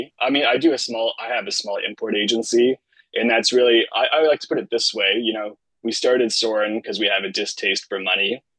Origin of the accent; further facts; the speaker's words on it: Ontario, Canada; moved away; Ontario, but I've been in BC for 10 years now.